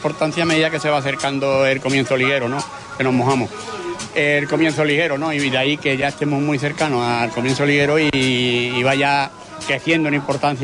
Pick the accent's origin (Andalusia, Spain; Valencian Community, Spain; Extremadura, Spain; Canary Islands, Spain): Andalusia, Spain; Huelva; sabemos cómo somos los de Huelva, y no, estamos en la playa y nos cuesta trabajo de venir a la capital.